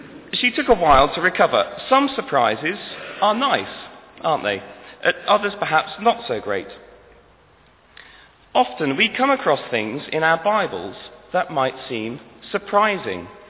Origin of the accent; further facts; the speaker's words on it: Pakistan; When I was a boy growing up in Pakistan, we were expecting some friends for dinner, and we had a power cut, which was not unusual.